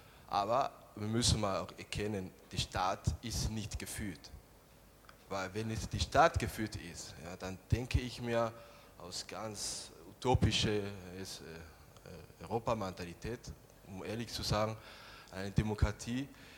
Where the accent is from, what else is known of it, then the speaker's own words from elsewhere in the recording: Burundi; Ich komme aus Burundi.